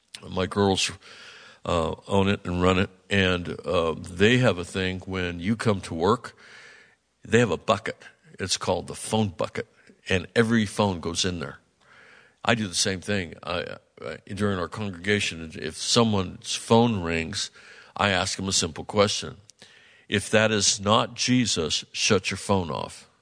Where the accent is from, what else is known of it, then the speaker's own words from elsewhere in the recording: United States; We're Americans. I'm not white. I'm not green. I'm not purple. I'm American, just like you.